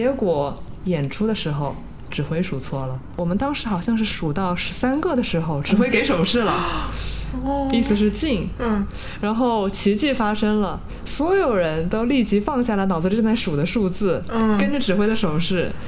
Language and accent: Chinese; China; 那个团里面只有我一个人来自中国大陆